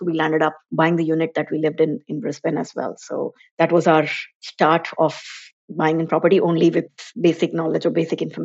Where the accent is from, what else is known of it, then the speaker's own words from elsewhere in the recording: Bangalore, Karnataka, India; I come from Bangalore, south part of India.